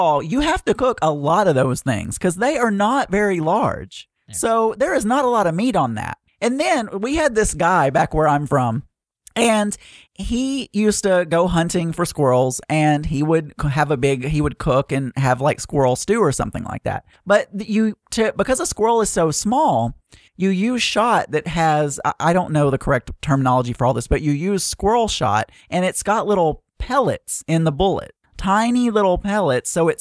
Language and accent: English; Arkansas, United States; I am from Arkansas. And people do eat squirrel here.